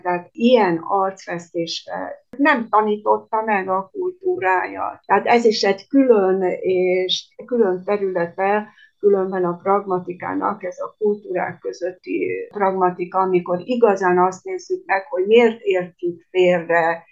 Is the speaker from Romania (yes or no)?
no; Prekmurje, Slovenia; hiszen Muravidékről való vagyok, Lendvát is jól ismerem.